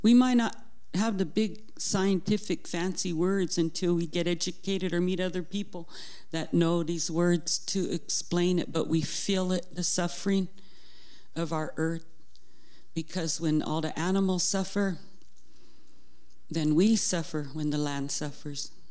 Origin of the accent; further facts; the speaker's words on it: Pacific Northwest, United States; now in Cascade Locks, United States; I'm from the Columbia River. I live in Cascade Locks.